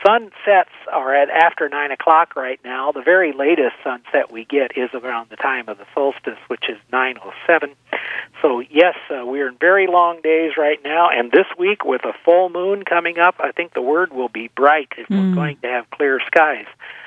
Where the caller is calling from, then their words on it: Sandstone, Minnesota, United States; I'm calling you from the Audubon Center near Sandstone, Minnesota.